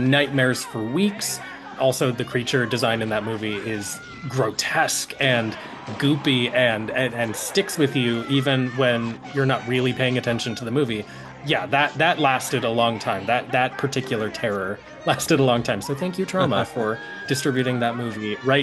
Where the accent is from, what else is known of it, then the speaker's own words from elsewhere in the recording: Pasadena, California, United States; I grew up in Pasadena